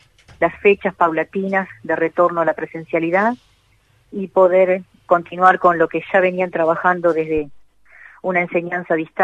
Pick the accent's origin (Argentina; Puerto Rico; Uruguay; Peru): Uruguay; Tacuarembó; soy oriunda de Tacuarembó, toda mi trayectoria en el departamento de Tacuarembó